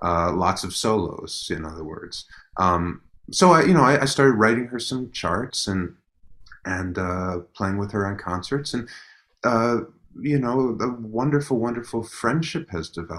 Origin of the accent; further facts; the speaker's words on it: Chicago, Illinois, United States; he was a Chicago guy and I grew up in Chicago